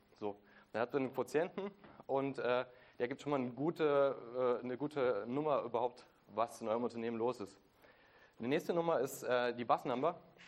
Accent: Leipzig, Saxony, Germany; now in Cologne, Germany; Ich bin 28 Jahre alt. Hallo Dirk. Ich komme ursprünglich aus Leipzig, wohne jetzt in Köln. Das ist immer complicated. Im Moment arbeite ich in Berlin. Eigentlich bin ich aber Vogtländer.

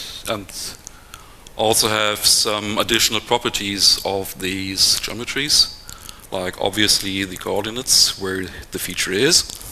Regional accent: Bielefeld, North Rhine-Westphalia, Germany; I'm from Bielefeld here in Germany

